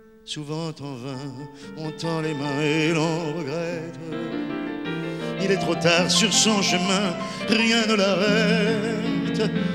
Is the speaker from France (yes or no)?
yes; France; puisqu'elle est américaine et que je suis français. Un petit détail près, j'ai quelques gouttes de sang arménien dans les veines